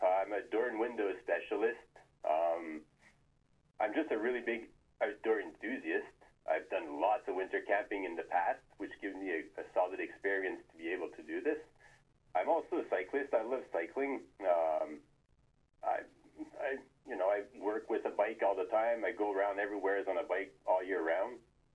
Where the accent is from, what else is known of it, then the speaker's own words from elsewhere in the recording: Quebec, Canada; also born or lived in Montreal; now in Saguenay, Canada; I'm from Quebec, but I lived a few years in Montreal and all around Quebec, yeah.